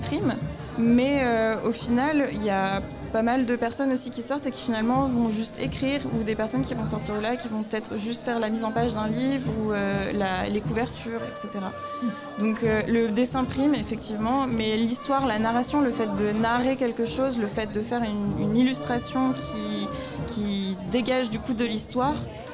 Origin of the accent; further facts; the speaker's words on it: Auvergne-Rhône-Alpes, France; now in Brussels, Belgium; Moi, je viens du Vercors